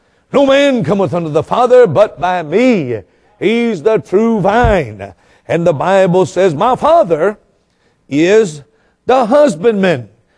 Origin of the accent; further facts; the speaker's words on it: Yuma, Arizona, United States; born there; also born or lived in Louisiana / Florida / Minnesota; And I was born in Yuma, Arizona. My dad was in the military, and we lived in Louisiana for a while, in Florida, and then moved back up to Minnesota